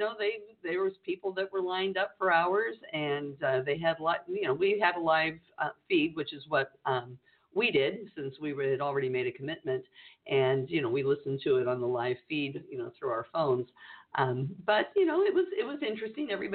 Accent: California, United States; But, you know, as being a Californian

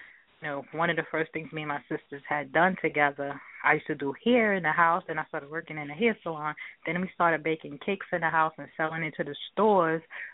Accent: New York, United States; I'm from New York, and I'm mother of two daughters, Destiny and Diamond.

